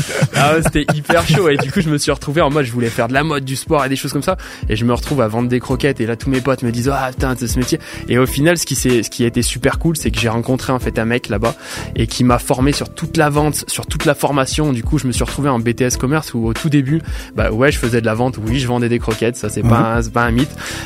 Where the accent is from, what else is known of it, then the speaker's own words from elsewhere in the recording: Saint-Étienne, Auvergne-Rhône-Alpes, France; je viens pas du tout de Paris, etc. Je suis vraiment j'ai été dans la Saint-Étienne, en fait, de la banlieue de Saint-Étienne